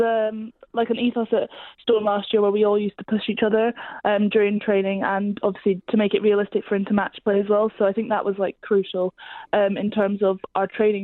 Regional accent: Scotland, United Kingdom; because I'm from Scotland, like, the opportunity to be able to go home a little bit more

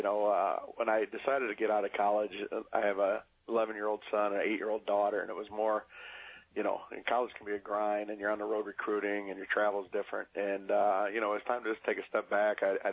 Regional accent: Rossford, Ohio, United States; I grew up here in Rossford, Ohio, small town, and you know, family's close and all

